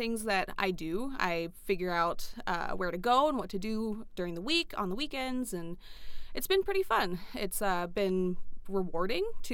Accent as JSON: {"language": "English", "town": "Atlanta", "region": "Georgia", "country": "United States", "said": "I'm actually from Atlanta originally. So"}